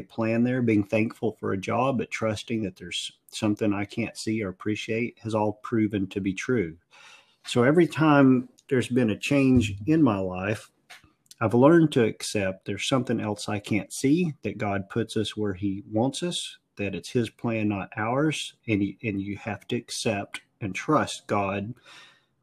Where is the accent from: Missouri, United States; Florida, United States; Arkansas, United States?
Arkansas, United States; I was born and raised in Arkansas, and I never would have imagined that I would leave Arkansas.